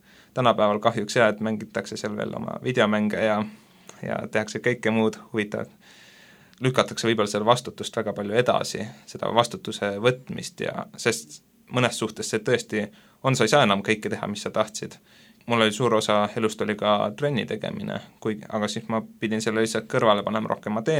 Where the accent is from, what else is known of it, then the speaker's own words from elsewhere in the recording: Põlva, Põlva County, Estonia; now in Tallinn, Estonia; Kui ma nüüd Tallinnasse tulin, ma läksin ka Tallinna Tehnikaülikooli õppima ja see oli üldsegi keskkonnamuutus, mina ise olen Põlvast, et siis Tallinn on minu jaoks üsnagi suur.